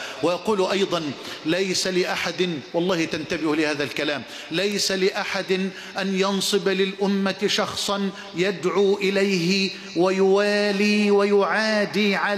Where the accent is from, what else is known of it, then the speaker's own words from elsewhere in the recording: Egypt; واجعل بلدنا مصر واحة للأمن والأمان